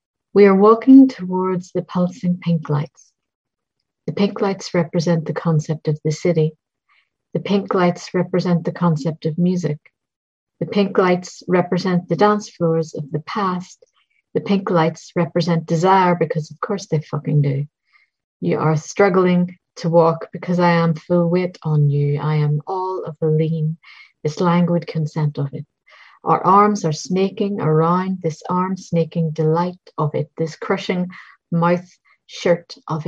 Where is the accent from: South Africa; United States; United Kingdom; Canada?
United Kingdom; Belfast, Northern Ireland; This is an older one that I wrote about growing up in Belfast and all of the stuff that you don't really understand at the time